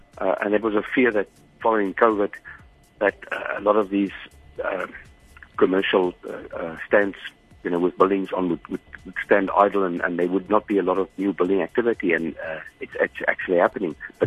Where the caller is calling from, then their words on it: Hermanus, Western Cape, South Africa; From Hermanus in the Western Cape.